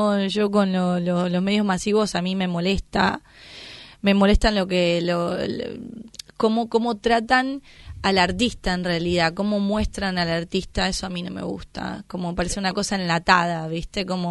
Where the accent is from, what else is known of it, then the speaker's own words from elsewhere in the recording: Brazil; Spanish is a second language; now in Argentina; yo no soy argentina, yo soy de Brasil